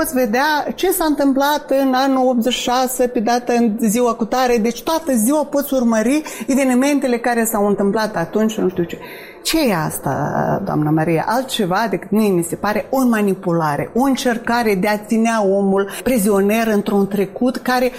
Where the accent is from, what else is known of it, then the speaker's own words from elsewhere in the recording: Moldova; Dacă cineva mă întreabă, spun că sunt româncă din Basarabia, din Moldova și așa mai departe.